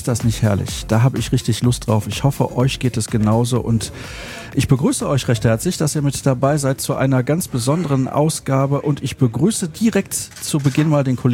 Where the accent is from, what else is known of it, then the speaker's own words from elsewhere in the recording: Solingen, North Rhine-Westphalia, Germany; ich war bei ihm in Solingen in meiner Heimatstadt